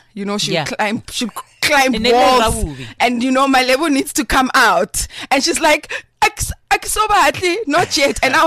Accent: Johannesburg, Gauteng, South Africa; Originally, I'm from Johannesburg. Ki Josie through and through.

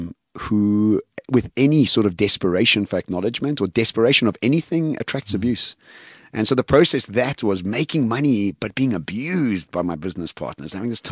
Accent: Eswatini; born there; Yes, I was born in Swaziland.

